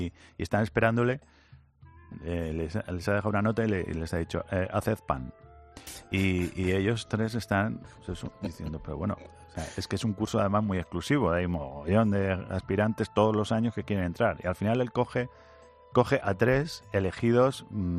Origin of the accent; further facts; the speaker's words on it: Alcalá de Henares, Community of Madrid, Spain; also born or lived in Jofrín; Sí, me crié en Alcalá. Soy de un pueblo de Toledo que se llama Jofrín, pero... Sí. Pero sí, me crié en Alcalá.